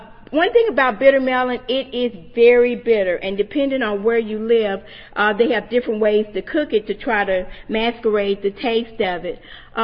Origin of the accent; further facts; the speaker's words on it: Nashville, Tennessee, United States; I'm from Nashville, Tennessee, and these vegetables traditionally have not been grown in Tennessee.